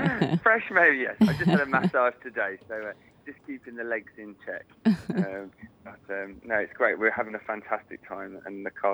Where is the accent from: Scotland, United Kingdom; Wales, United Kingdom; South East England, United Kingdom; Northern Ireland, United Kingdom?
South East England, United Kingdom; now in Bedford, United Kingdom; I'm originally from Kent, but I live in Bedford.